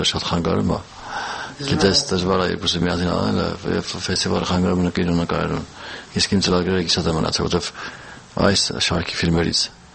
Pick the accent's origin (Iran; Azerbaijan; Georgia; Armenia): Georgia; երկուսը Վրաստանից ենք, Վրացահայ